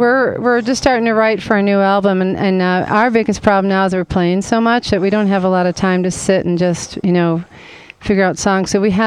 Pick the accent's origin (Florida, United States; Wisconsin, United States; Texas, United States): Wisconsin, United States; Madison; I am originally from Madison.